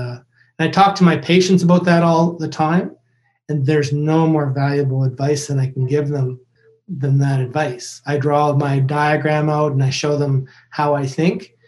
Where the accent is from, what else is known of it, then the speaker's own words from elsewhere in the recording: Canada; because of the way I look or because I'm Canadian or whatever